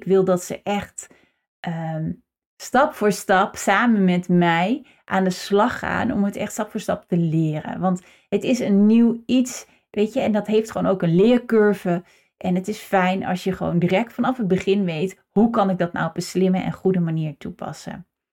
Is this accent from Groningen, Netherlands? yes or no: yes; Groningen, Netherlands; now in North Brabant, Netherlands; Ik kom uit Groningen in het noorden. Hier waar ik ondertussen woon in Brabant noemen we dat carnavalsvakantie.